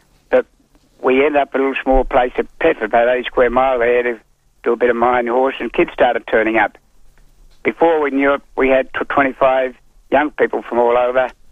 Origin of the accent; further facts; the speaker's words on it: Cherbourg, Queensland, Australia; born there; Well, originally I was born in Cherbourg, and I got taken away as a youngster